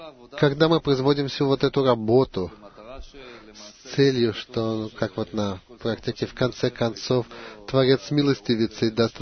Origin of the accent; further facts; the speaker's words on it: Tel Aviv, Tel Aviv District, Israel; Я из Тель-Авива центрального.